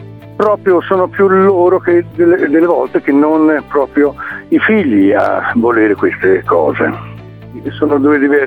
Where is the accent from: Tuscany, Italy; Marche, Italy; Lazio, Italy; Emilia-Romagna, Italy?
Tuscany, Italy; io sono toscano, lavoro soprattutto in Toscana